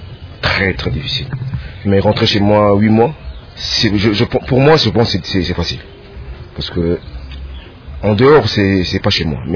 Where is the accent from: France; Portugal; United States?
United States; Boston, Massachusetts; also born or lived in Washington, D.C.; J'étais à Boston. J'étais à Washington, D.C. Je suis né aux États-Unis. Donc là où j'ai habité, c'était vraiment Boston.